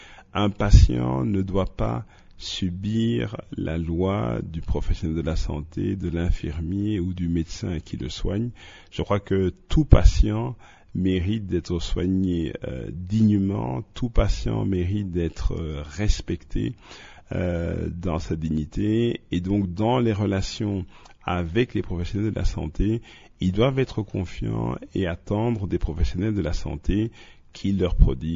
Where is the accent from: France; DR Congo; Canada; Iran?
DR Congo; chez nous en RDC